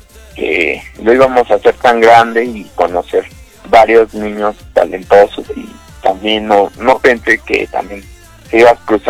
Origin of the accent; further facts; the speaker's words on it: Mexico; tristemente entrábamos como mexicanos, no como nacionales peruanos